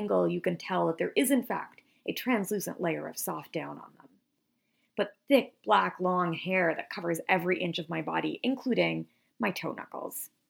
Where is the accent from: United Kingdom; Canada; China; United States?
Canada; I grew up in Canada where we commonly use partner.